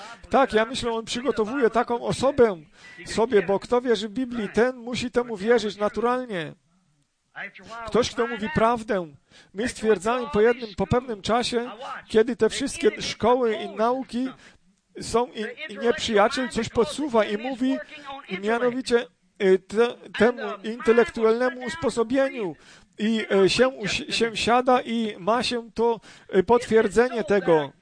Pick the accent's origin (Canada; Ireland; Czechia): Ireland; Polish is a second language; ale ja jestem tak z Irlandii.